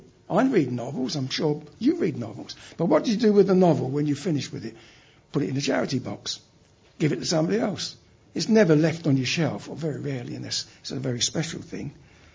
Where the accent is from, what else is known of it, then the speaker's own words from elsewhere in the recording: London, United Kingdom; accent: Cockney; My real Cockney accent comes out when I'm under stress.